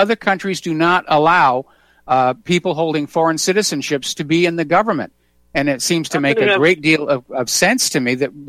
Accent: New England, United States; When I was actually growing up in New England farming country, I was a little more isolated from the rest of the world because it was farming country.

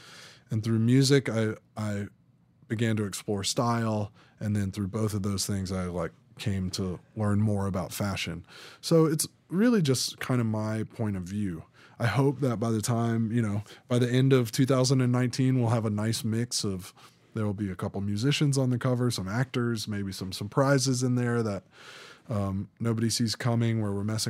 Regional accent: Atlanta, Georgia, United States; I was into country music growing up in Atlanta, Georgia.

